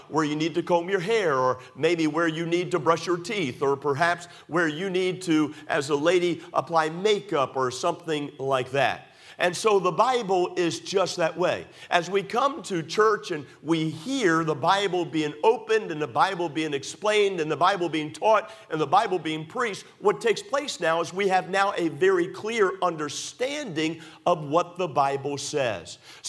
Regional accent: United States; But, can I tell you, I still thank God that I am an American.

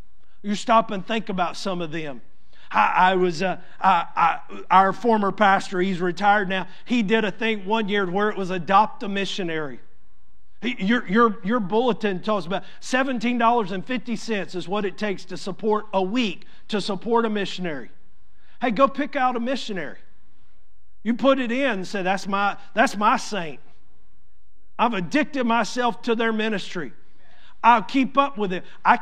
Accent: Georgia, United States; I'm from Georgia. I'm a little slow.

